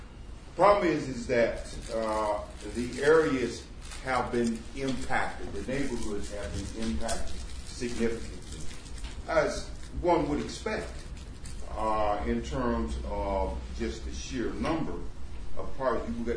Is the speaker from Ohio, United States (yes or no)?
yes; Akron, Ohio, United States; born there; I was born in Akron, mind you, so I have a perspective of history